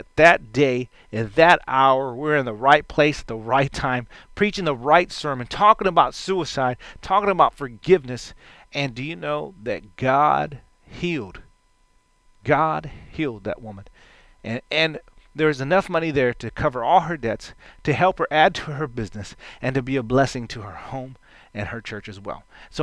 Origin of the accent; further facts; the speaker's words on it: Texas, United States; you can tell I'm a Texan